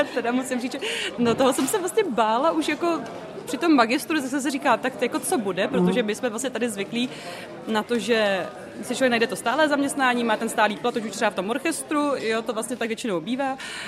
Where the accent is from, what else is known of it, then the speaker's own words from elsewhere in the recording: České Budějovice, South Bohemian Region, Czechia; Ano, je to tak, rodačka z Českých Budějovic.